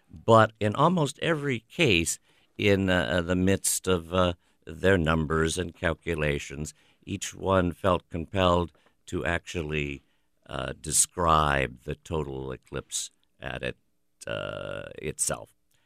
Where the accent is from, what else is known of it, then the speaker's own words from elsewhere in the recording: Cedar Falls, Iowa, United States; the edge of that path went through my hometown of Cedar Falls.